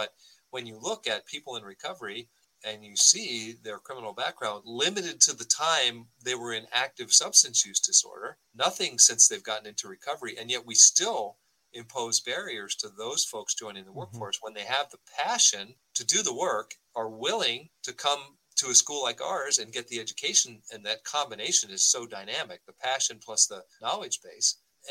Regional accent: Virginia, United States; But my home state of Virginia

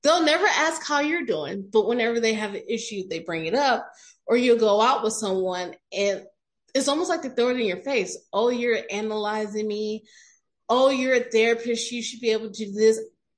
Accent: the South, United States; I grew up in the South where therapy wasn't talked about.

